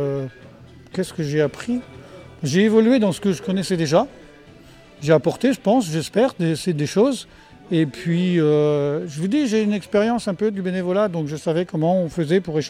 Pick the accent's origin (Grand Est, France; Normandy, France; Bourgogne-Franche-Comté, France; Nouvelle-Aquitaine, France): Normandy, France; Briouze; je suis bénévole à Arsenic à Briouze. Parce que je suis d'origine de là-bas.